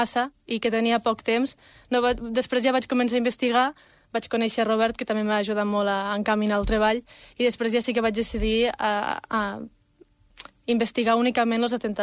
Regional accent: Batea, Catalonia, Spain; acabàvem d'acabar l'escola, a Batea, al meu poble

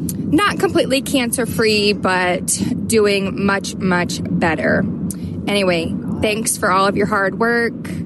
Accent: Logansport, Indiana, United States; I am from Logansport, Indiana.

